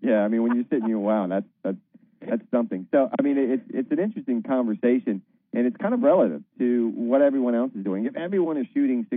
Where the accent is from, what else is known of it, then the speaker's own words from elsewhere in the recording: Florida, United States; And again, I grew up in Florida, but I grew up on the coast surfing